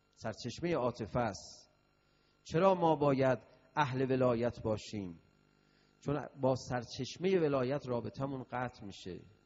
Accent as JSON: {"language": "Persian", "country": "Iran", "said": "حالا ما از ایران اومدیم"}